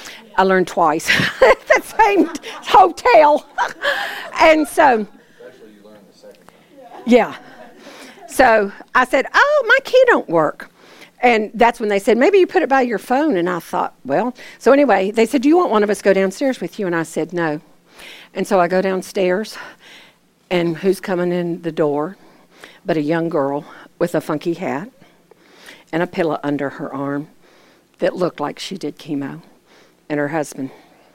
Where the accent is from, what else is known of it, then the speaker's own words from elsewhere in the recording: Georgia, United States; oh, Connie, I'm in from Georgia, and I don't have a way to go, and I don't know anything.